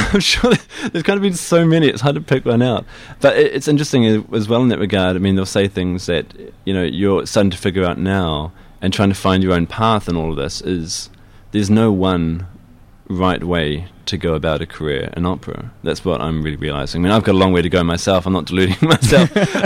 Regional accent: New Zealand; I love my hometown, I do, and New Zealand is a fantastic place to be. I mean, my little hometown, which will always be home for me

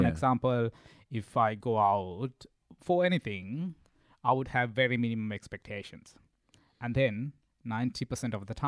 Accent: Sri Lanka; Well, I didn't have any exposure growing up in Sri Lanka.

